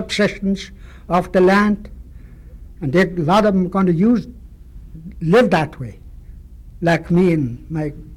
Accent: Alaska, United States; I'm 69 years old now, and I'm Athabaskan Indian from Keokuk River.

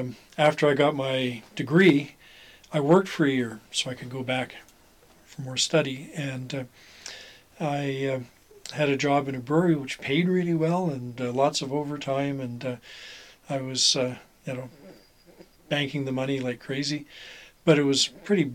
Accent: Alberta, Canada; Well, I grew up in Alberta, and in my later years growing up lived in rural Alberta.

